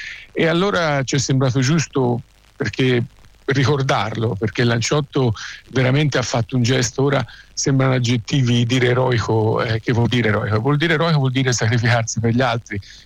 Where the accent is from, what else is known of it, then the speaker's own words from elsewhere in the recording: Campi Bisenzio, Tuscany, Italy; come campigiano, come toscano, come italiano